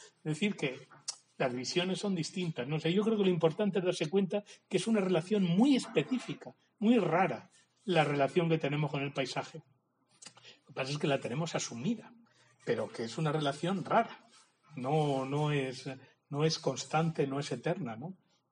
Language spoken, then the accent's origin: Spanish; Meseta Central, Spain; born there; nacer en el Mediterráneo es una visión que los que hemos nacido en la meseta nos viene lejos y viceversa.